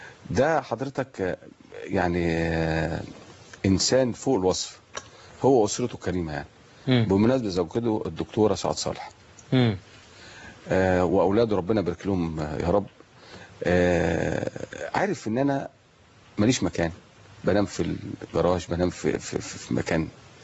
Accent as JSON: {"language": "Arabic", "town": "Minya", "region": "Minya Governorate", "country": "Egypt", "tie": "born there", "said": "لازم أسافر المنيا مسقط رأسي"}